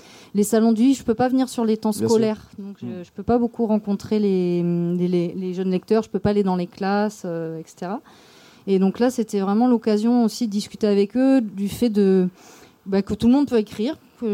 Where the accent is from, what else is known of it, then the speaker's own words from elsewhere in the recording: Moorea, French Polynesia; Voilà, on est de Moréa tous les deux